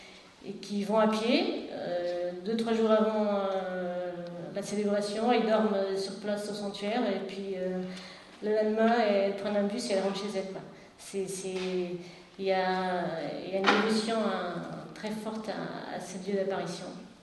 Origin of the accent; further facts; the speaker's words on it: Portugal; J'ai grandi au Portugal, je suis née dans une ville à 70 km de Fatima.